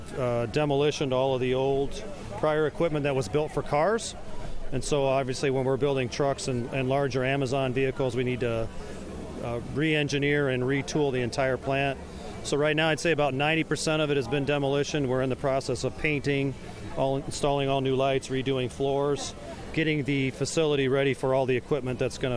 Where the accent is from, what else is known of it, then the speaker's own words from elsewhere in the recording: Midwest, United States; Love it. I'm from the Midwest.